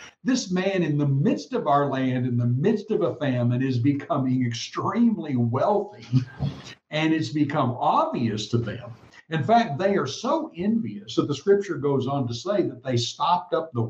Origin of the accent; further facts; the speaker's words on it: California, United States; Now, I came from California, and there's a lot of people out in the rural areas that dig wells.